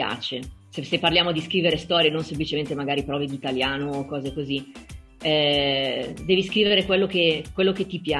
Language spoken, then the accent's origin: Italian; Novara, Piedmont, Italy; Io sono nata e cresciuta a Novara, che è in Piemonte.